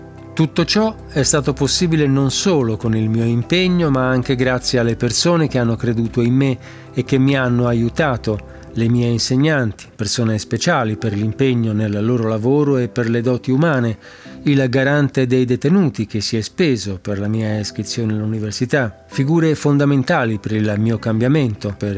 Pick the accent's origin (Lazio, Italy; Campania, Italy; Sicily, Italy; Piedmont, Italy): Lazio, Italy; Latina; born there; sono nato a Latina il 1 dicembre 1986. Mi trovo ristretto nella casa circondariale San Donato di Pescara e sono detenuto da 10 anni e 2 mesi